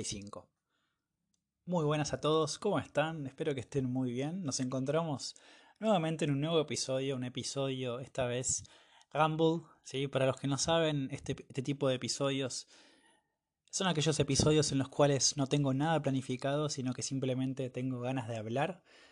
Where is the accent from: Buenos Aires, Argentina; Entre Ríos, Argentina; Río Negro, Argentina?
Río Negro, Argentina; General Roca; also born or lived in Córdoba; yo soy del norte de la Patagonia, de una ciudad que se llama General Roca, está cerca de una ciudad que es grande, que se llama Neuquén. Así que bueno, viví acá por más o menos 17, 18 años, y después me fui a Córdoba a estudiar